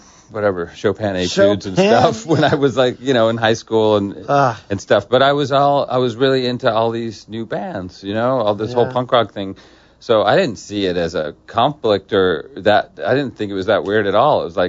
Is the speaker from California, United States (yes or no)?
yes; California, United States; I grew up in Orange County, and my parents were pretty well off and, you know, upper middle class.